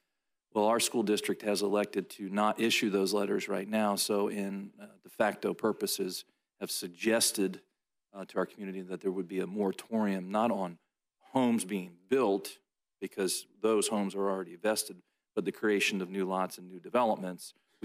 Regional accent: Palm Coast, Florida, United States; I'm from Flagler County, Palm Coast, Florida.

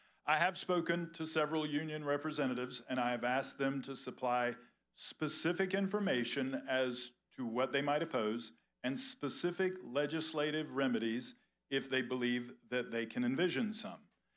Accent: Florida, United States; In my hometown, in Duval County, there was a raid

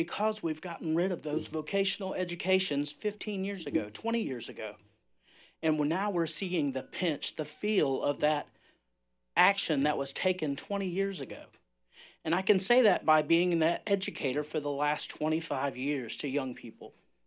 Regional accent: Jacksonville, Florida, United States; I'm from Duval, Jacksonville.

